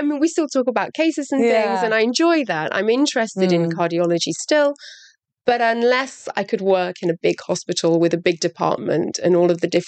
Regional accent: Warwick, West Midlands, United Kingdom; Warwick is my hometown, so in the West Midlands, which is a very different kind of place.

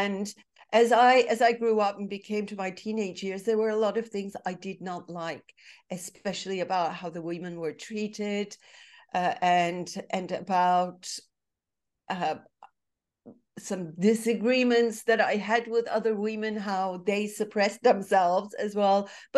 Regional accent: Istanbul, Turkey; So I was born and raised in Istanbul

